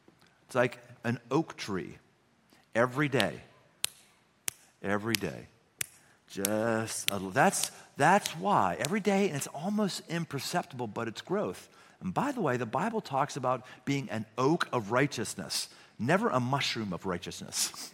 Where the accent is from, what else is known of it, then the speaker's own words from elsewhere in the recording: Pittsburgh, Pennsylvania, United States; I grew up in Pittsburgh.